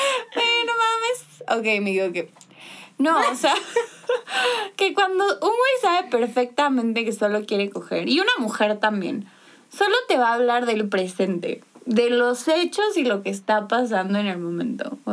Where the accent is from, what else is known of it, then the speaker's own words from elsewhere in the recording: Mexico; porque como mexicanos, y me trabo a decirlo, siempre estás buscando como el dar esta explicación